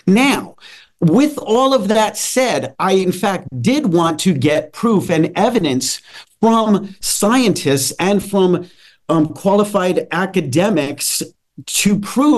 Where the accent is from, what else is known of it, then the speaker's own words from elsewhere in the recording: Atlanta, Georgia, United States; And I'm from Atlanta. I live in Atlanta, Georgia